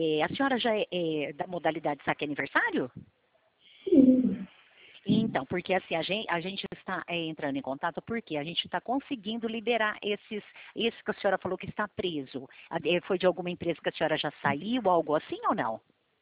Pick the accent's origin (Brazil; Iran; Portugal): Brazil; São Paulo; eu sou do estado de São Paulo